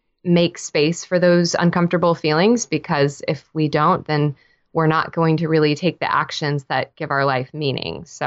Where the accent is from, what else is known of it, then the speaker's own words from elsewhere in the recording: Texas, United States; now in Nashville, United States; So I moved to Nashville 5 years ago. I'm a Texan born and raised.